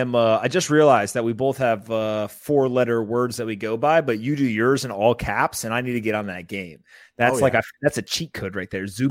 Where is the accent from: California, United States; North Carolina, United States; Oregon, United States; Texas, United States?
North Carolina, United States; Raleigh; also born or lived in South Florida; Yeah, I mean, I grew up in Raleigh, North Carolina. I was born in South Florida, but moved when I was, I don't know, 8, 9 years old to North Carolina.